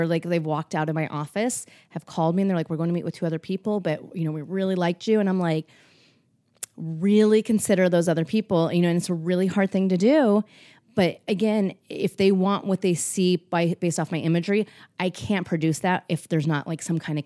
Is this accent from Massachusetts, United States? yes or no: no; Wyoming, United States; I'm originally from Wyoming. Like you never meet a stranger when you're from Wyoming.